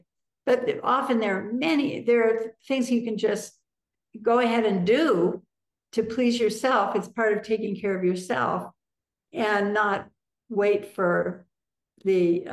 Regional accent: Columbus, Ohio, United States; And we had been back, I'm from Ohio too, Columbus.

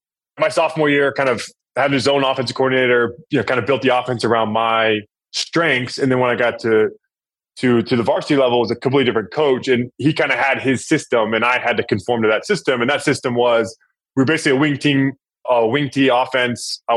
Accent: Dallas, Texas, United States; which I grew up in Dallas.

